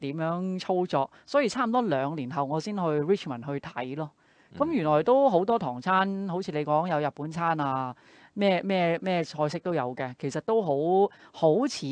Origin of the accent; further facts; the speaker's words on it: China; 但你知我哋中國人又唔可以成日食三文治